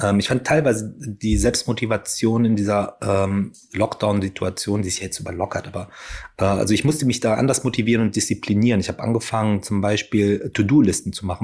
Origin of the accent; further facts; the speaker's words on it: North Rhine-Westphalia, Germany; Du, ich bin ja auch im Ruhrgebiet groß geworden.